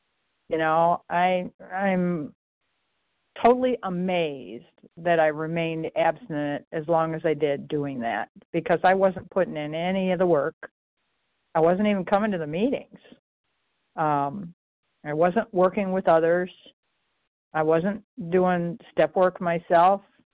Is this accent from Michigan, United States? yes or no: yes; Michigan, United States; recovered compulsive overeater. I'm from Michigan.